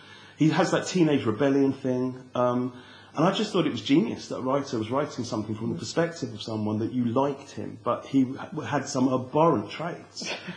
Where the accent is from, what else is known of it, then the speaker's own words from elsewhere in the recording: England, United Kingdom; as a young English student growing up in England.